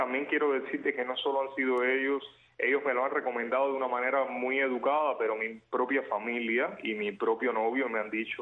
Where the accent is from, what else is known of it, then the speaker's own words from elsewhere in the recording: Cuba; moved away; y yo salí de Cuba